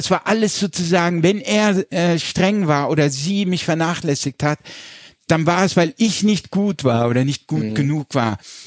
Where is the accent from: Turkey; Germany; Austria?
Germany; Landau in der Pfalz, Rhineland-Palatinate; born there; Wir kommen aus der Pfalz. Ich bin in Landau in der Pfalz geboren. Das waren alles Weinbauern.